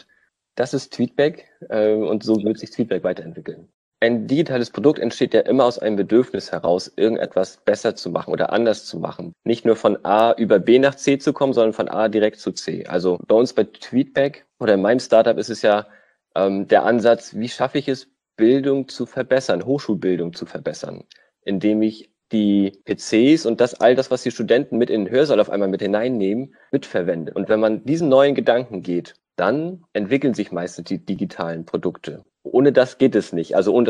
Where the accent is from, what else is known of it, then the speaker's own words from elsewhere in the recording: Schleswig-Holstein, Germany; born there; now in Rostock, Germany; Ich bin gebürtig Schleswig-Holsteiner und hier zum Studium hergekommen, im Land zum Leben, dann auch sogar hier geblieben